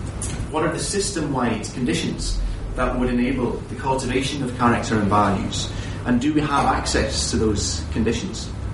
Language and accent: English; Waterford, Munster, Ireland; I'm from a little place called Waterford. It's on the southeast coast of Ireland.